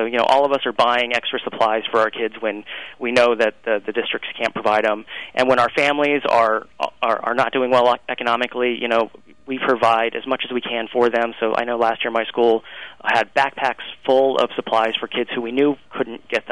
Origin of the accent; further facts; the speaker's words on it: Colorado, United States; I'm originally from Colorado